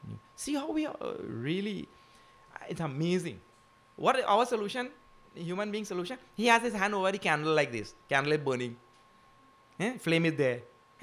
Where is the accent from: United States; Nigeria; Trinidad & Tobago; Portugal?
Trinidad & Tobago; So he remembered I am from Trinidad.